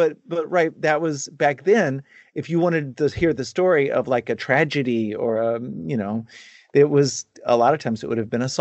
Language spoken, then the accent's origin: English; Dallas, Texas, United States; you know, I grew up in Dallas, and we went to Austin all the time.